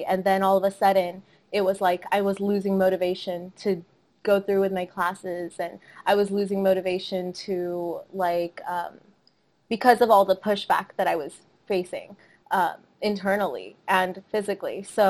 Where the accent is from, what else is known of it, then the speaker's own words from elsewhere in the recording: Chandigarh, India; born there; I was born in Chandigarh, India. And that was in 1997